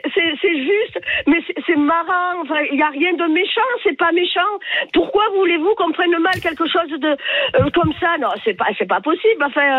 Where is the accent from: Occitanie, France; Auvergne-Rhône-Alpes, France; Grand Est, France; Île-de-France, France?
Occitanie, France; Toulouse; accent: Toulouse; j'ai un accent très fort toulousain, hein, premièrement. Je suis d'origine portugaise, donc ma famille est portugaise